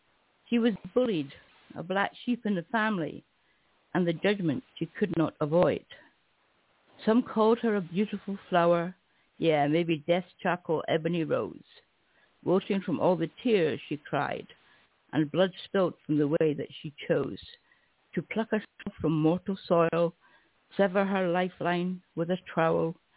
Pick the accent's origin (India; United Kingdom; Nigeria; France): United Kingdom; Scotland; Well, I'm from Scotland, aye.